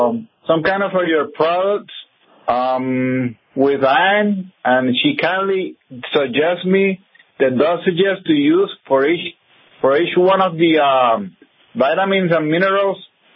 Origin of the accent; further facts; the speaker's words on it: Puerto Rico; English is a second language; I'm from Puerto Rico, and I'm trying to do my best with my English.